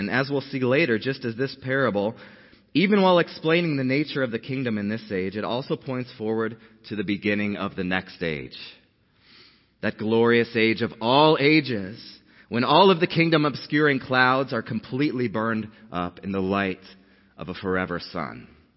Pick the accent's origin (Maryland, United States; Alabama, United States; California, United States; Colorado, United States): Colorado, United States; It's just, I'm from Colorado, but that was the worst winter.